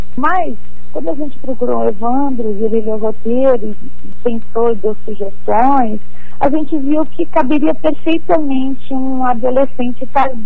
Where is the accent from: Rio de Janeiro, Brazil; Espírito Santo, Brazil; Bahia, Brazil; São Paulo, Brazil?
São Paulo, Brazil; representava isso principalmente para mim, que sou paulista